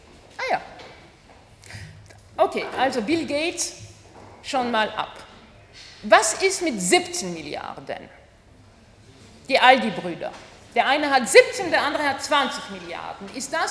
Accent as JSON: {"language": "German", "country": "Poland", "also_born_or_lived": "Russia", "said": "Ich komme aus Polen, bin aber auch in Russland zum Teil aufgewachsen"}